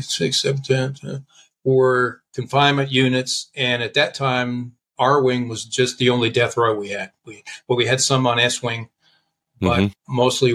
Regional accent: San Diego, California, United States; I grew up in San Diego with a lot of gang violence, so I've seen people stabbed.

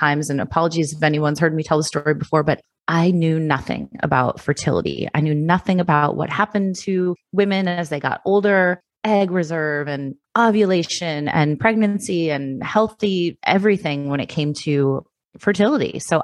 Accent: Chicago, Illinois, United States; So I am from Chicago.

